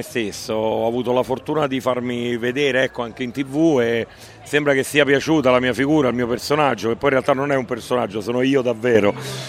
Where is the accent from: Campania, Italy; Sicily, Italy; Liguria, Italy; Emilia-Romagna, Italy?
Campania, Italy; Cimitile; Gianluca Gaetano, che è del mio paese, di Cimitile